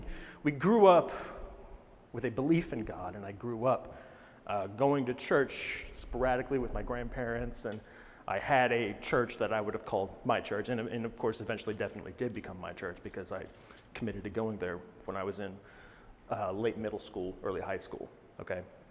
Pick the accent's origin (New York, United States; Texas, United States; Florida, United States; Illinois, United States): Texas, United States; When I was in middle school, in my hometown, small town in northern Texas, growing up, we lived directly across the street from our middle school.